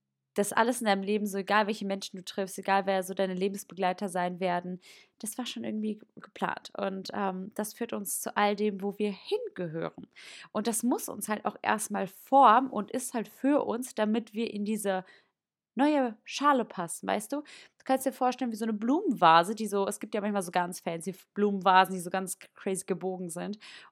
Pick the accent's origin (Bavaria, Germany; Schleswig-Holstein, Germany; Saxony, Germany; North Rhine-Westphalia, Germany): North Rhine-Westphalia, Germany; Bochum; ich komme tatsächlich aus Bochum. Schon immer. Und jetzt bin ich ganz froh, die Stadt zu verlassen.